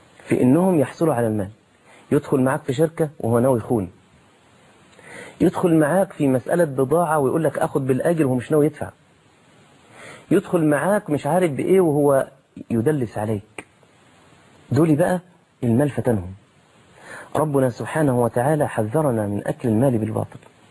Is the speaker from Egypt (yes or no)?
yes; Egypt; بحتش دي يعني معلش ده عندنا في مصر